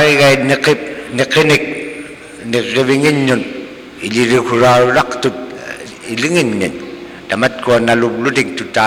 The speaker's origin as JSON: {"language": "English", "town": "Point Hope", "region": "Alaska", "country": "United States", "said": "from Point Hope."}